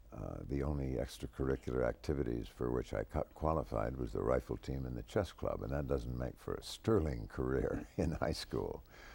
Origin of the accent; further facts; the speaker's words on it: Michigan, United States; also born or lived in Illinois; Yes, and raised in Michigan.